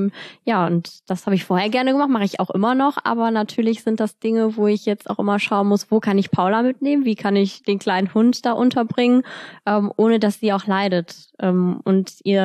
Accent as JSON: {"language": "German", "town": "Cologne", "region": "North Rhine-Westphalia", "country": "Germany", "said": "Ja, also ich komme aus Köln, Paula auch. Paula wohnt bei mir."}